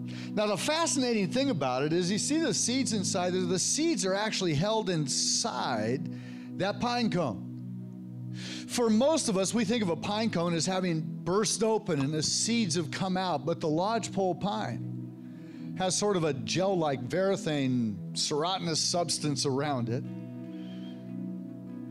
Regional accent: Santa Cruz, California, United States; I grew up in Santa Cruz, and so we used to go hiking in a tree called a lodgepole pine.

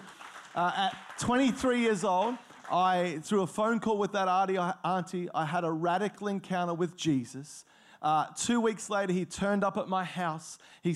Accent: Australia; I grew up in Australia. You probably worked that out by the way that I sound. But I grew up in Australia

